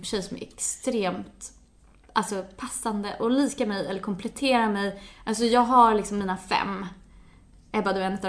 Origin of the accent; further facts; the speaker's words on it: Sweden; speciellt som svensk, så tänker man nog ganska mycket så här